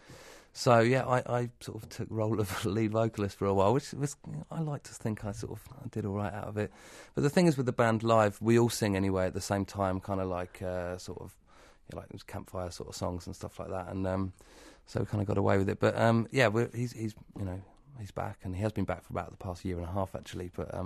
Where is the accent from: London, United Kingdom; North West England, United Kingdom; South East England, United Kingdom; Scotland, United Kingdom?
South East England, United Kingdom; Southampton; accent: southern; because I come from Southampton, he comes from Derbyshire, he's got a northern accent, I've got a southern accent.